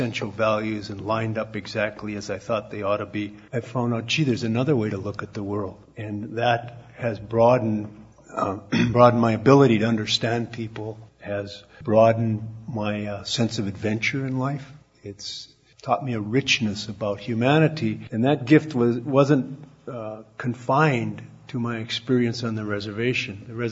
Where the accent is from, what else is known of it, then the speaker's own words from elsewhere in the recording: Superior, Wisconsin, United States; also born or lived in South Dakota; I grew up in Superior, and there's not the biggest cultural difference up there is between Norwegians and Swedes. When I got to South Dakota, it was a little different.